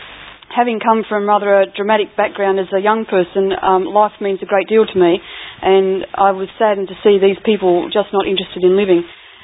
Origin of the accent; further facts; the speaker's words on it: New South Wales, Australia; I come from New South Wales in the first place.